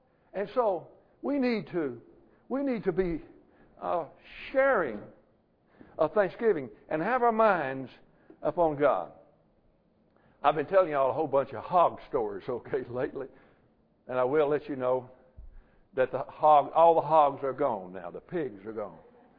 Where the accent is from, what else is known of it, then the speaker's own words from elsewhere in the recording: Southern United States, United States; He didn't know I was from the South.